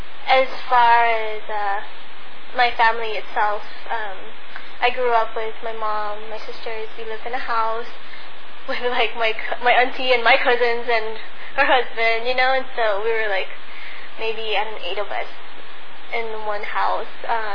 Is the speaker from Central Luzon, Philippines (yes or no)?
yes; Macabebe, Central Luzon, Philippines; I was born in Makadebe, Pampanga, in Philippines.